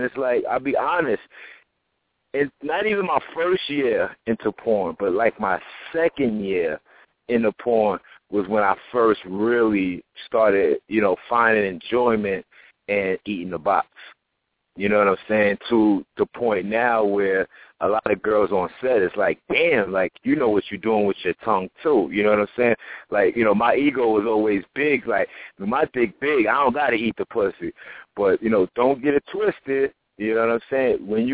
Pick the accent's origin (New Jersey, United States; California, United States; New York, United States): New York, United States; The Bronx; where I'm from the Bronx. I'm from the Bronx, New York. You know, shout out to Uptown. And, you know, I grew up with a lot of West Indian brothers.